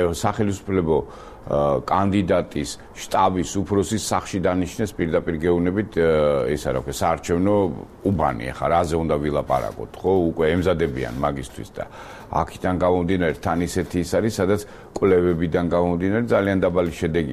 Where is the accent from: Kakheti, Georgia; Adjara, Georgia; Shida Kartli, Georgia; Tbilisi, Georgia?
Tbilisi, Georgia; მე ავლაბარში გაზდილი ვარ, იქ ხა ძალიან ბევრი მეგობარი მყავს, იქ გავიზარდე, ნუ ბავშვობა მთელი იქ არის და საკმაოდ კარგი ურთიერთობა მაქვს როგორც სომხებთან, ისე ადგილობრივ მოსახლეობასთან